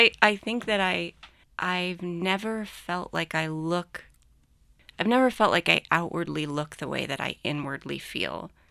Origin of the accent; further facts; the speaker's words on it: New Jersey, United States; I hesitantly grew up in New Jersey, and I was surrounded by concrete and strip malls.